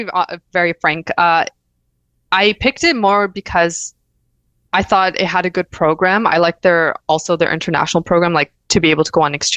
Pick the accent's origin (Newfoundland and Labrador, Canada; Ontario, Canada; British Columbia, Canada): Ontario, Canada; Mississauga; I applied locally, so I'm from Toronto, Mississauga